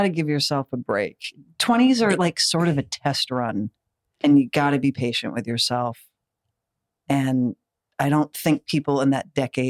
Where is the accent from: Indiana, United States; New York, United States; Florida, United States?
New York, United States; now in Los Angeles, United States; I came from New York, so that was a big culture shock.